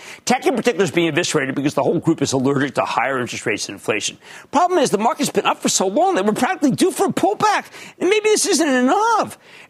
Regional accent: New Jersey, United States; I want to go to Jason in my home state of New Jersey.

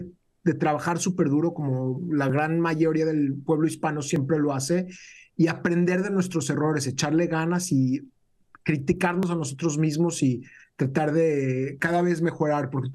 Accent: Mexico; now in United States; Yo vine de México, era algo que yo no tomaba por cierto

